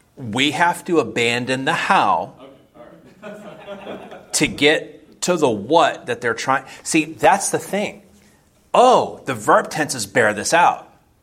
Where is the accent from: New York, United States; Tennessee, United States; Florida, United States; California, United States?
Florida, United States; For me, growing up in Florida, it was the boat ripples, the boat wake on the river.